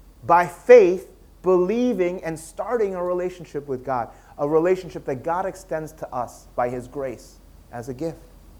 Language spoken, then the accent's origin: English; United States; Actually, you know, we lived and we grew up in the United States, but after living here for many years, you know what we realized?